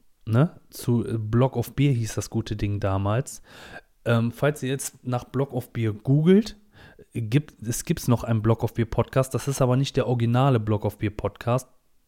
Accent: Rhineland, Germany; ich komme aus dem Rheinland, ne?

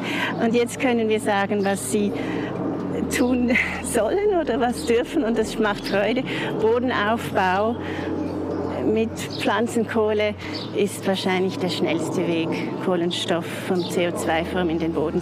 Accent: Lebanon; Ich bin im Libanon aufgewachsen

